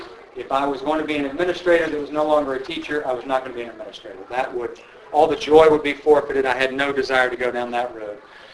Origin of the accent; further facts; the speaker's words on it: Richardson, Texas, United States; also born or lived in Dallas; I was born and raised in Dallas. There aren't a whole lot of us left anymore, but I was born here to two well-educated parents. My father is a physician. So I grew up in Richardson in a privileged household.